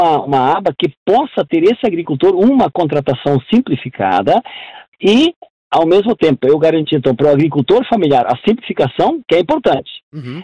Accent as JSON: {"language": "Portuguese", "region": "Rio Grande do Sul", "country": "Brazil", "said": "eu sou do Rio Grande do Sul, eu estou na fronteira agora."}